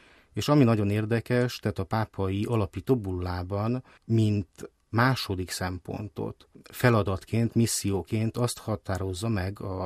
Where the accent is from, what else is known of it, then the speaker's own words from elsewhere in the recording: Zakarpattia Oblast, Ukraine; Kárpátaljáról származom, görögkatolikus jezsuita szerzetes vagyok.